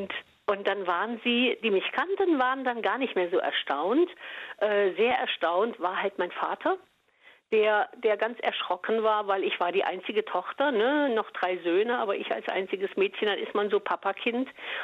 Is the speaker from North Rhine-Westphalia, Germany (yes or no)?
no; Thuringia, Germany; Also in meinem kleinen Eichsfelddorf nahe der innerdeutschen Grenze in der DDR